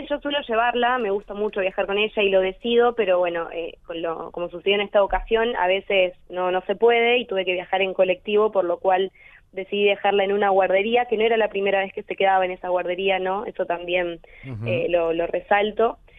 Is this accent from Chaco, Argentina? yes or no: no; Pergamino, Buenos Aires Province, Argentina; Soy de la ciudad de Pergamino, provincia de Buenos Aires.